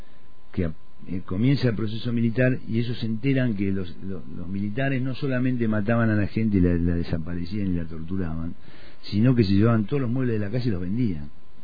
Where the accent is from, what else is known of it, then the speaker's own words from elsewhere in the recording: General Roca, Río Negro, Argentina; born there; Yo nací acá en Roca, mi viejo también, mis hijos también